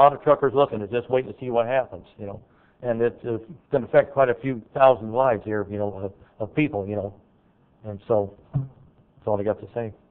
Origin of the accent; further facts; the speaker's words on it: Turlock, California, United States; from Turlock, 1443 Sevens Road.